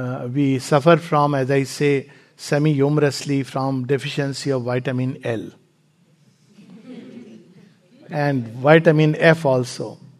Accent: India; And I'm saying this not just because I'm an Indian

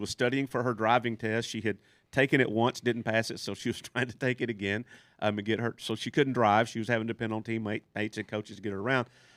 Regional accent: Texas, United States; You know, I was growing up in East Texas, I'm a sports writer in East Texas.

